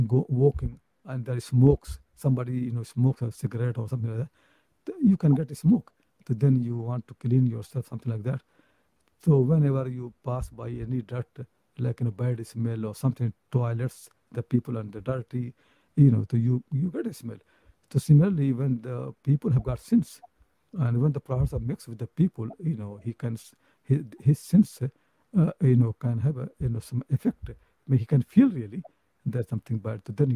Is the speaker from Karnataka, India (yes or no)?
no; Jaunpur, Uttar Pradesh, India; You know, I come from Jaunpur, and next to me is the Azamgarh.